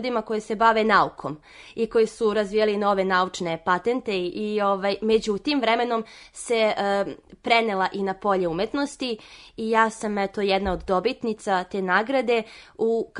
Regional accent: Kragujevac, Šumadija, Serbia; Naravno, ja sam iz Kragujevca, ja se ponosim time što sam odatle, jer mislim da je dosta dobrih i kvalitetnih muzičara došlo iz Kragujevca.

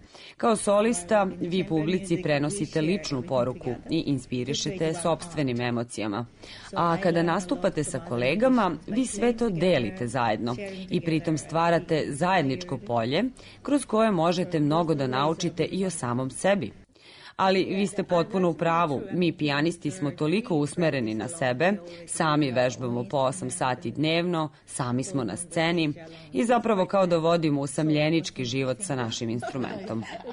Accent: Japan; Serbian is a second language; s obzirom na to da ja potičem iz Japana

